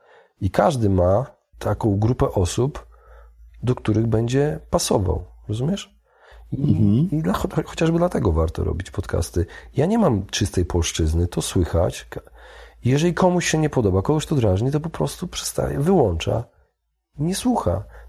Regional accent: Białystok, Podlaskie Voivodeship, Poland; accent: sing-song; now in Warsaw, Poland; Już mieszkam tyle lat w Warszawie, już pozbyłem się niby tego akcentu, ale czasami tak jakoś tak za śpiewem mówię, bo pochodzę z Białegostoku.

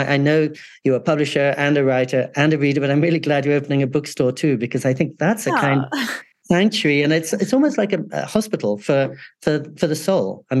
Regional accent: England, United Kingdom; also born or lived in California, United States; And also, I grew up in England and California.

